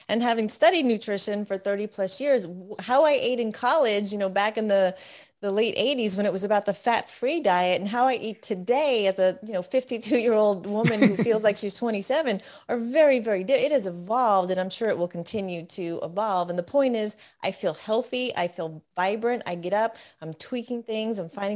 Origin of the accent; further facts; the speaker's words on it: New York, United States; now in Texas, United States; we grew up in New York, and I, you know, Italian, New York, Catholic, that's your culture.